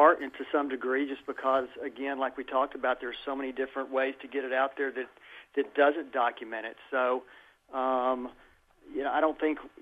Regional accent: Dallas, Texas, United States; I'm a Dallas guy. I was born and raised in Dallas.

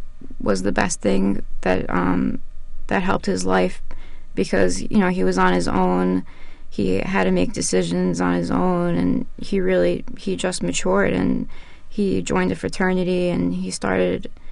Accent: Marlboro, New Jersey, United States; He's from my hometown in Marlborough, New Jersey, in Monmouth County.

